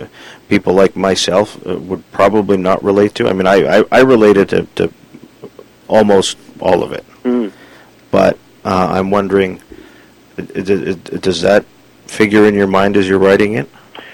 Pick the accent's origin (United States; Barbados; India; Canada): Canada; Vancouver, British Columbia; I grew up in Vancouver, and my parents are Filipino.